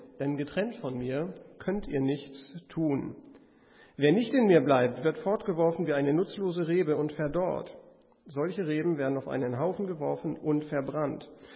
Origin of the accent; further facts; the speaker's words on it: Bremen, Germany; Ich komme aus Bremen, bin diesmal mit meiner Familie auch hier